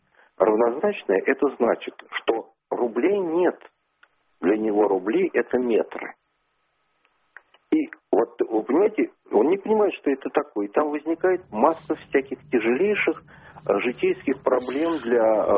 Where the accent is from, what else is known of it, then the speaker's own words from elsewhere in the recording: Moscow, Russia; Я из Москвы.